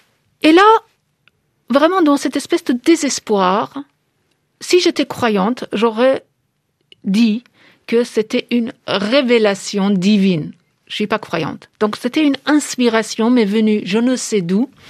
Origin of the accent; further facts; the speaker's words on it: Iran; first language Persian; French is a second language; Le fait est que j'ai relégué le persan, ma langue maternelle. J'ai dû même sacrifier ma langue maternelle pour pouvoir devenir un écrivain de la langue française. Moi qui ai tellement voulu devenir française, chaque fois que l'Iran ou le persan me font un croche-pied, je me casse la gueule.